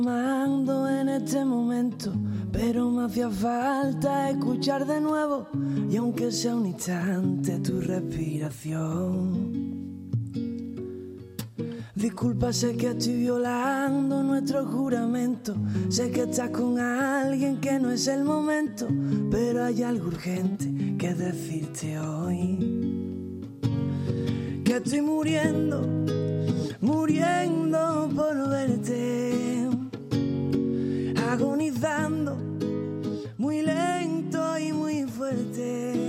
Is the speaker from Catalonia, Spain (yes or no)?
no; Jerez de la Frontera, Andalusia, Spain; now in Madrid, Spain; Yo soy de Jerez, de la frontera.